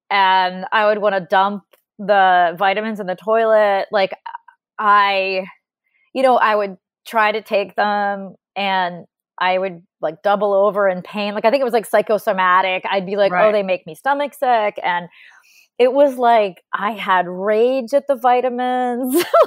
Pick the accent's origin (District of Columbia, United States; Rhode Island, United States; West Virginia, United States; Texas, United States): Rhode Island, United States; Narragansett; I grew up in Narragansett on the beach.